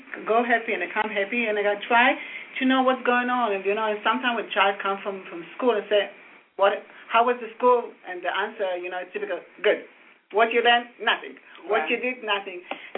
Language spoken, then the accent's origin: English; Israel; English is a second language; moved away; I came from Israel, so in every year when the school starts, the teacher asks, what the expectation?